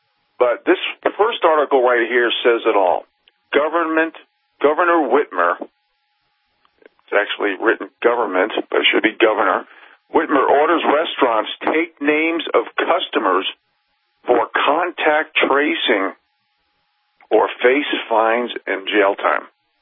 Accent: United States; because as an American, I feel it's so important right now that Americans stick up for America.

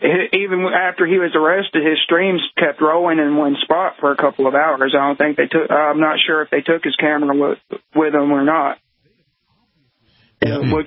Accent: Oklahoma, United States; Yeah, it's pretty scary because I came from the Oklahoma area. I used to cop walk down there before I came up here

